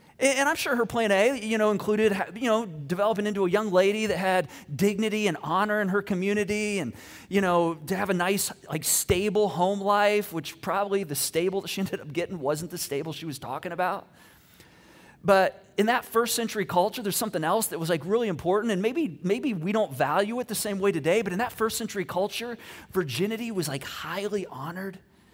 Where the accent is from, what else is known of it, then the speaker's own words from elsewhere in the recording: Michigan, United States; I grew up in Michigan, so we would like chip off the ice on the driveway